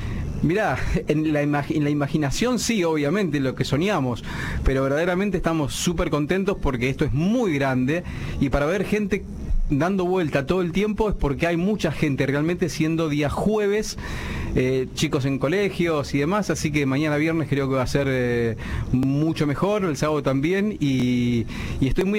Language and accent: Spanish; Cañada de Gómez, Santa Fe, Argentina; eso tiene que ver mucho con mi infancia, digamos. Yo nací en Cañada de Gómez